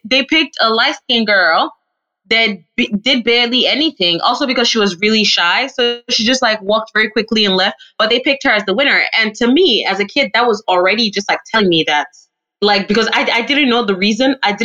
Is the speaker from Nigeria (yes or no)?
yes; Nigeria; And you know, I'm Nigerian.